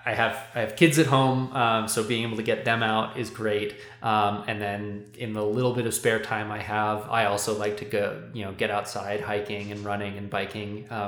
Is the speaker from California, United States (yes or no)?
yes; San Francisco, California, United States; now in Longmont, United States; And full disclosure, I live in Longmont because Boulder is also too expensive. Right. But I grew up in San Francisco, which certainly, you know, has a lot of these issues